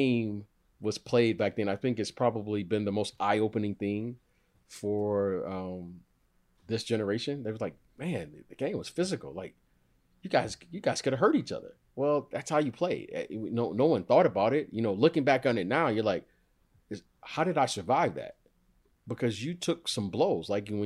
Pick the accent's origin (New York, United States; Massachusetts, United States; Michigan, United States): Michigan, United States; Detroit; But back then, you know, I grew up in Detroit, right?